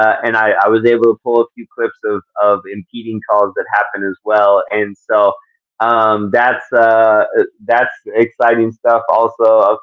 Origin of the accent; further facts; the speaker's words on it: United States; Even though I'm from the United States, I tend to cheer for Mexico.